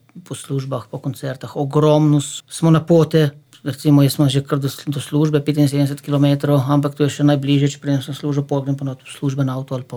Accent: Cerknica, Littoral–Inner Carniola, Slovenia; born there; now in Babno Polje, Slovenia; jaz izviram, mislim, rodil sem se v Cerknice, tudi starša moja sta z neposredne bližine Cerknice, oba, zdaj pa živim že 13 let na Babne police, to je vas v Loške doline.

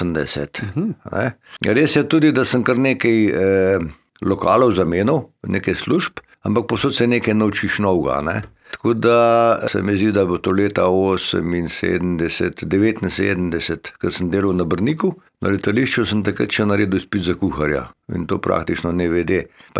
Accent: Bušinja vas, Southeast Slovenia, Slovenia; born there; now in Bloke, Slovenia; jaz sem rojen v Bušinji vasi, v Beli krajini, pač pot me je prinesla na Bloke leta 76, to je že kar precej let nazaj, se pravi 46 let in seveda sem tudi ostal na Blokah.

